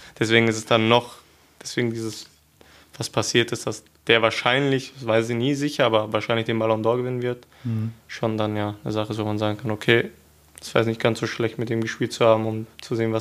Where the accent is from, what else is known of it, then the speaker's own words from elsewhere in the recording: Hemer, North Rhine-Westphalia, Germany; born there; also ich bin in Hema geboren, im Sauerland.